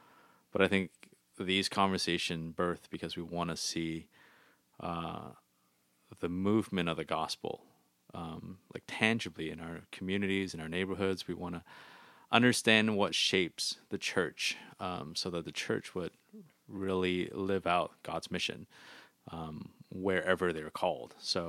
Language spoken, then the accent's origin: English; Toronto, Ontario, Canada; from Toronto. I'm a church planter in the city.